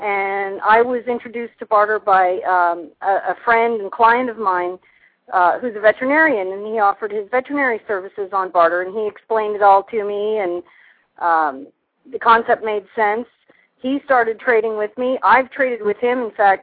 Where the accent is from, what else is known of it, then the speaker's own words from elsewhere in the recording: Canada; now in United States; I'm from Canada originally